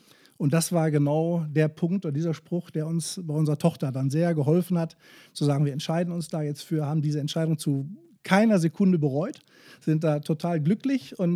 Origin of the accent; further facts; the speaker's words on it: Bochum, North Rhine-Westphalia, Germany; als Bochumer Junge, der ich nun mal bin, mein Leben lang begleitet